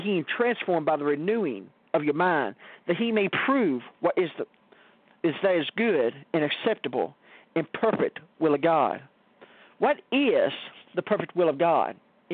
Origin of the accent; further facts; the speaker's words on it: Litchfield, Kentucky, United States; I moved to Elizabethtown, It was about 30 miles away, which this church was in Elizabethtown. I'm from Litchfield.